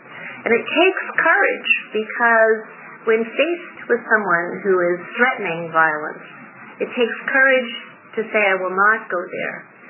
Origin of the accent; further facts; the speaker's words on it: Ozark, Alabama, United States; also born or lived in Europe; And I think it comes from my experience growing up in the South. I went to high school in Ozark, Alabama in 1960, and I had I'd been living in Europe for about 7 years before